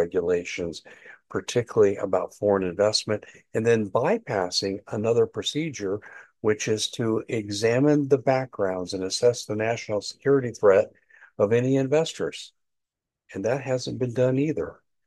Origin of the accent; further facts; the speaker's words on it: Arizona, United States; In Arizona, in my home state, as I reported earlier